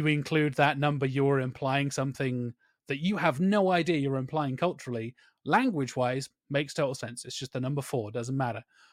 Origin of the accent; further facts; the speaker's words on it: United Kingdom; I am very British.